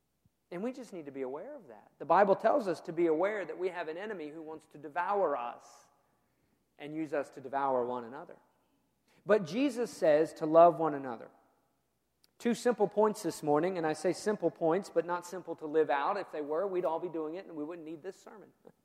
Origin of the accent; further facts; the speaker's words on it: United States; because I'm an American and I'm a citizen and I'm registered to vote